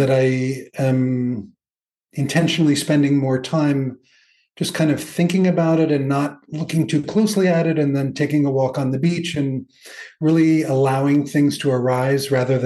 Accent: New York, United States; moved away as an adult; also born or lived in California; now in Spain; I'm from New York, lived in California for a while. And when I lived in New York, where I was born

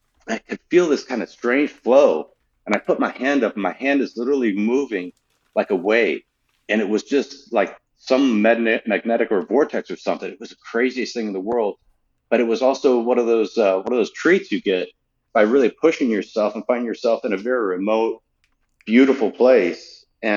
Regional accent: Utah, United States; also born or lived in Colorado, United States; And I grew up in Utah where it's 300 days of sunshine a year, and then Colorado is much the same.

